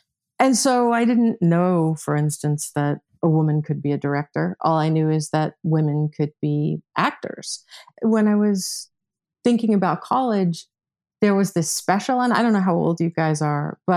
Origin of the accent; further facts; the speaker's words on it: Rochester, Michigan, United States; No, I grew up in Michigan, actually, a suburb of Detroit.